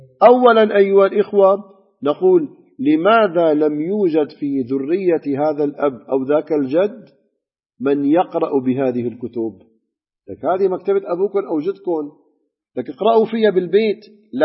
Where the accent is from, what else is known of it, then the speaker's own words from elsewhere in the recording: Damascus, Damascus Governorate, Syria; وبفضل الله عندنا بدمشق كثير من الأنساب الكريمة المباركة الطيبة